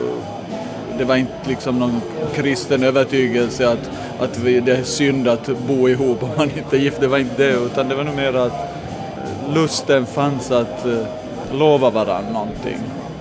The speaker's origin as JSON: {"language": "Swedish", "region": "Ostrobothnia", "country": "Finland", "said": "men vi är ju både från Österbotten och där var det ju sådär att man skulle gifta sig."}